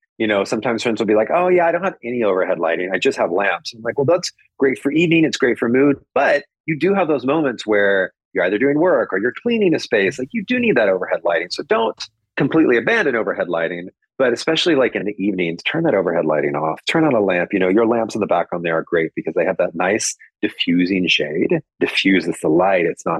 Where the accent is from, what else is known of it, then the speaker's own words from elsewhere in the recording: Mount Vernon, Missouri, United States; A little town called Mount Vernon, Missouri.